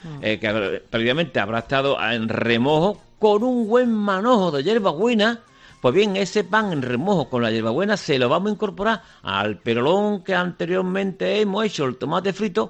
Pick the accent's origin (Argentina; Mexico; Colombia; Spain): Spain; como buen español que soy